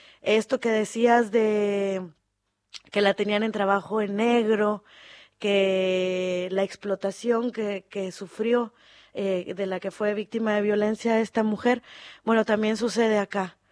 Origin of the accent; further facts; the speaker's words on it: Monterrey, Nuevo León, Mexico; now in Argentina; Sí, soy mexicana, del norte de México. Estoy acá desde el 2014.